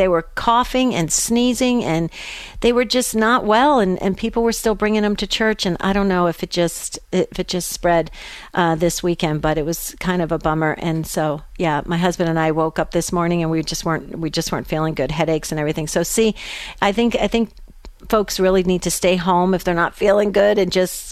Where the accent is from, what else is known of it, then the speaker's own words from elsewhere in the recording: West Caldwell, New Jersey, United States; And Kristen being on the same street that I grew up in West Caldwell, New Jersey, we shared so much just being in the neighborhood.